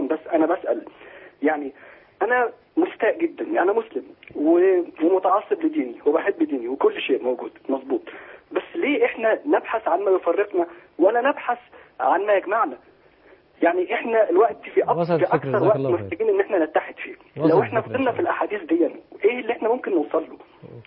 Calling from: United Arab Emirates; أنا بتكلم من الإمارات.

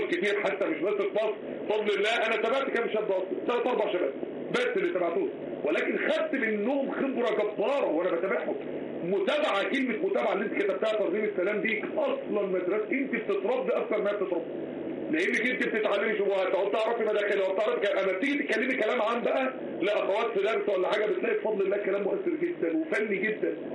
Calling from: Morocco; لان انا معاكم من المغرب

